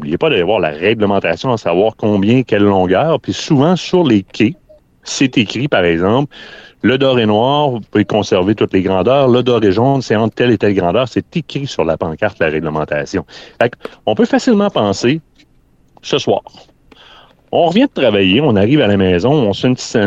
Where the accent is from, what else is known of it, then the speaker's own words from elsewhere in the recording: Quebec City, Quebec, Canada; quand on parle aux Américains qu'on vient de Québec